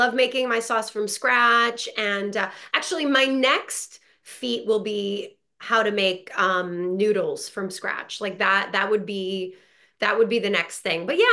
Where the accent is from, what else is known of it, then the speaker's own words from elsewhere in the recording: Montreal, Quebec, Canada; first language French; English is a second language; my first language growing up, being from Montreal, Canada.